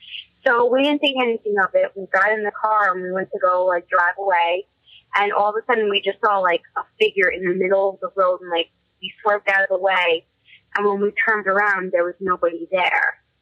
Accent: Long Island, New York, United States; I'm from Long Island, New York.

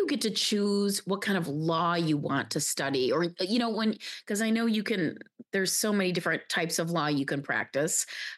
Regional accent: Batavia, Illinois, United States; also born or lived in overseas; You know what? I grew up in Batavia, Illinois. After I grew up overseas, we came back and I went to school in Batavia, Illinois, and then went to school in college, University of Illinois, Champaign-Urbana.

